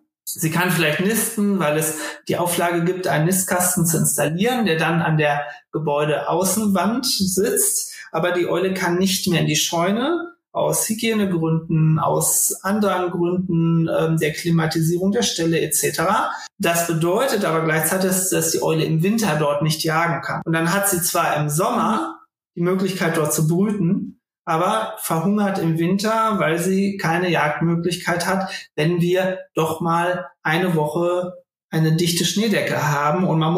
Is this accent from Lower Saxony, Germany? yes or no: yes; Lower Saxony, Germany; Und das gilt auch für meine Heimatregion, das Weserbergland